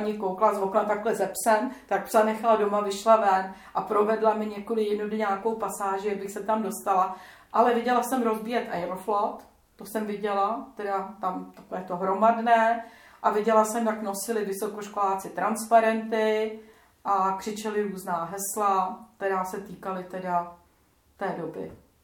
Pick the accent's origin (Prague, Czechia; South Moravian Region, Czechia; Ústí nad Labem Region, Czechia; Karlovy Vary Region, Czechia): Prague, Czechia; protože jsem byla z Pankráce